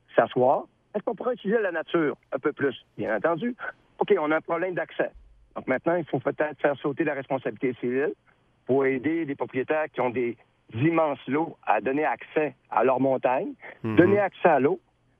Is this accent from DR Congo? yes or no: no; Quebec, Canada; Chez nous, au Saguenay, ça a commencé le 4 novembre, ça s'est terminé le 4 avril. 6 mois de neige.